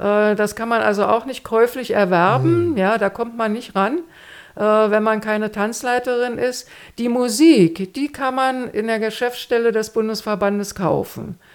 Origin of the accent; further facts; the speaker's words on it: Lübstorf, Mecklenburg-Vorpommern, Germany; in Lübstorf, wo ich herkomme, gibt es eine Klinik für Suchtprobleme.